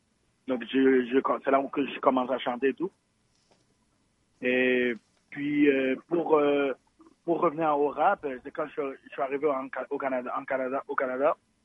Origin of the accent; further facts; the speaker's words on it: Haiti; moved away; also born or lived in Dominican Republic; en 2004, lorsque j'ai quitté Haïti, c'était de la crise politique en Haïti, c'était un peu dangereux pour les jeunes. Donc, ma mère vivait déjà en République dominicaine depuis 1999. Donc, nous, on est allés habiter là-bas.